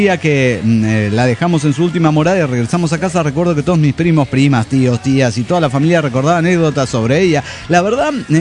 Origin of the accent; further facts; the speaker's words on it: Cochabamba, Bolivia; Hola, ¿cómo están? … de Cochabamba, Bolivia.